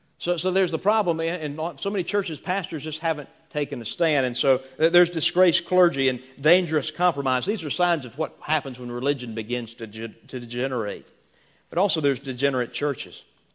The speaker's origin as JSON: {"language": "English", "region": "South Carolina", "country": "United States", "tie": "born or raised there", "said": "I've been keeping up in my hometown. It seems like there's always some crazy church drama going on in South Carolina that makes national news, or at least local news."}